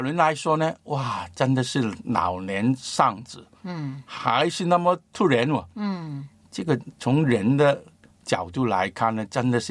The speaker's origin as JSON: {"language": "Chinese", "country": "China", "said": "我们中国人"}